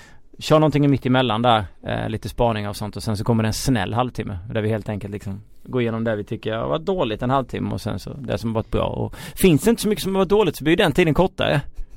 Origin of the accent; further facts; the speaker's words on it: Småland, Sweden; accent: Småland; min småländska stämma har ni nog hört.